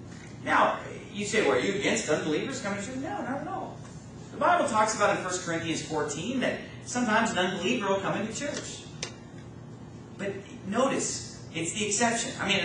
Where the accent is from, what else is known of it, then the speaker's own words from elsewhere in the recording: California, United States; My wife was raised in Germany, and I was raised in California